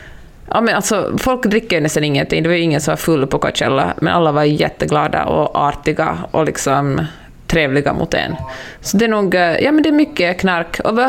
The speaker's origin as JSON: {"language": "Swedish", "country": "Sweden", "said": "jag bara körde på och jag är svensk"}